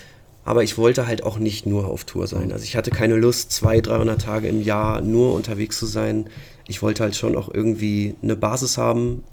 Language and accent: German; Lower Saxony, Germany; bei uns in Ostfriesland